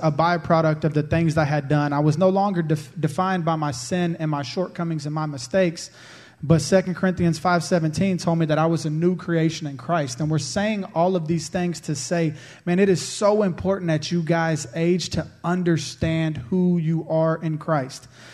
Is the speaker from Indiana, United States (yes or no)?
no; Houston, Texas, United States; I'm from Houston.